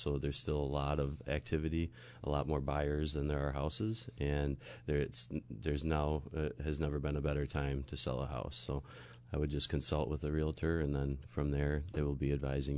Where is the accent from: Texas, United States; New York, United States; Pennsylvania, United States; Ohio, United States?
New York, United States; I'm born and raised in Western New York, and my family had owned a stationery supply company that was in the area since the 1860s. So my roots are deep here, and my whole family is still living here.